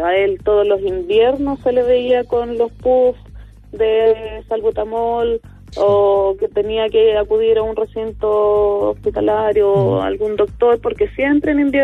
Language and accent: Spanish; Linares, Maule, Chile; porque nosotros somos de Linares